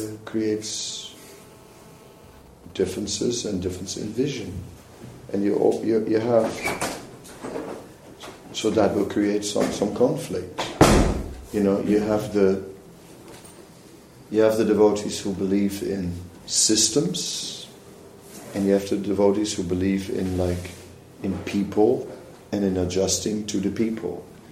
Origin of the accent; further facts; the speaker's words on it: Netherlands; English is a second language; For example, well, I'm from the Netherlands, and therefore I'm individualistic, right?